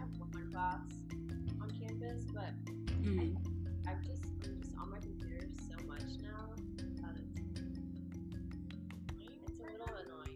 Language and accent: English; Atlanta, Georgia, United States; No, I'm from Atlanta, actually.